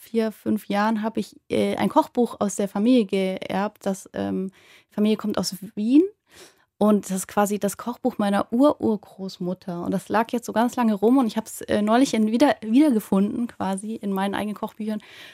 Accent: Hamburg, Germany; also wir kommen ja aus Hamburg

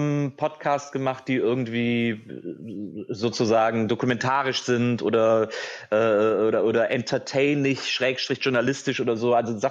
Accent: Wesseling, North Rhine-Westphalia, Germany; Aber ich bin ja in Wesseling groß geworden, zwischen Köln und Bonn. Und ich kenne dieses Kleinstadt-Feeling

